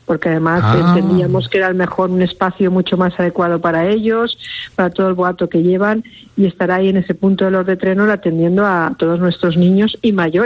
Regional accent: Valencian Community, Spain; terminaremos como buenos valencianos con un buen castillo, una masqueta nocturna

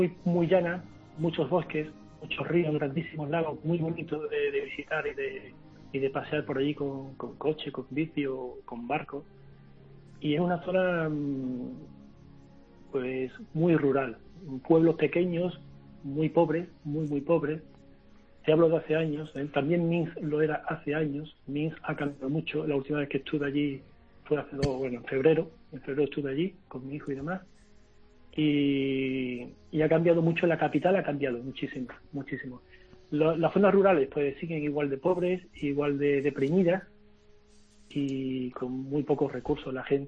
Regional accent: Seville, Andalusia, Spain; de Sevilla.

